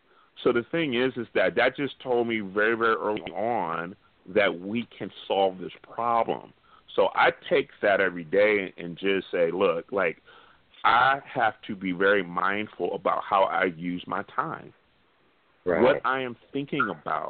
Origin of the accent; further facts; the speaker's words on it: Oakland, California, United States; Like, I saw it every day growing up in Oakland. I saw it in West Oakland.